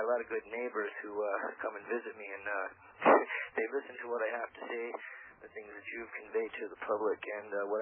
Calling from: Cerritos, New Mexico, United States; I'm calling from Cerritos, New Mexico.

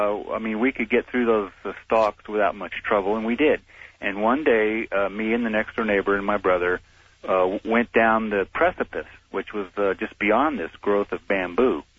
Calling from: El Paso, Texas, United States; in El Paso.

